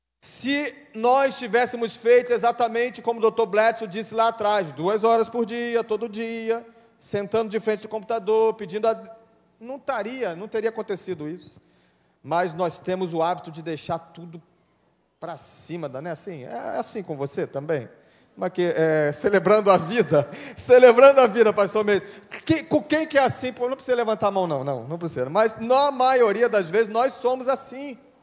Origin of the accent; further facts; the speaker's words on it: Brazil; nós, como brasileiros que somos